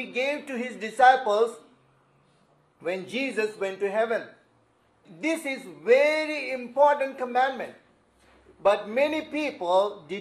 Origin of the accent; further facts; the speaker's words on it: India; moved away as an adult; I'm coming from India, it was a good deal, right?